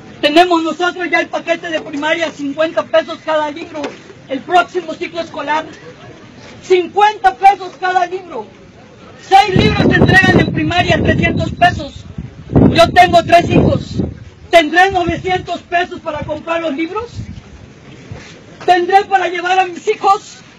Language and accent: Spanish; Mexico; Antes eran los españoles y ahora somos los mexicanos contra los mexicanos.